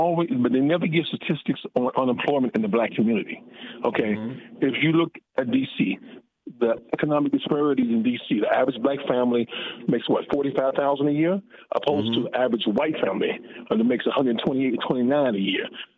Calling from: Fort Washington, Maryland, United States; from Fort Washington.

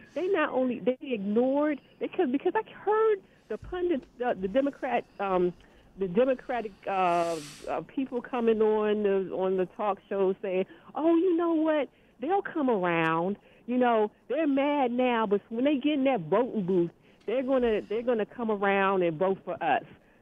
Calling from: Baltimore, Maryland, United States; from Baltimore.

